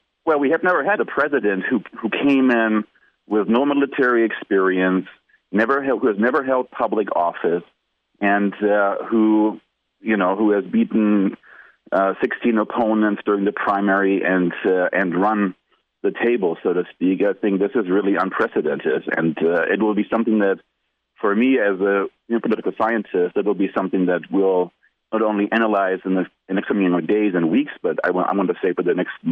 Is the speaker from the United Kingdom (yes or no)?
no; Germany; I was born and raised in Germany